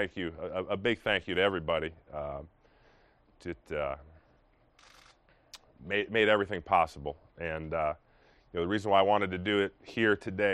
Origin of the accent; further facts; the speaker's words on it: Minnesota, United States; the Minnesota Vikings, which was the team I grew up in Minnesota. So that's the team I grew up rooting for.